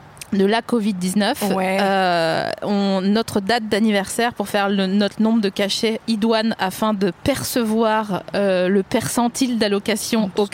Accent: Grand Est, France; Ouais, bah je viens des Vosges.

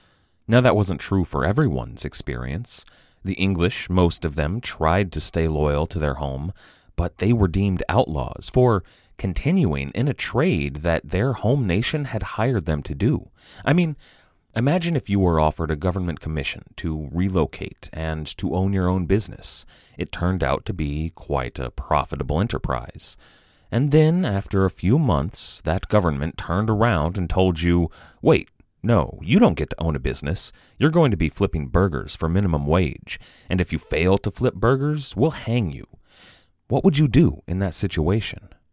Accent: United States; but I would never stop being an American.

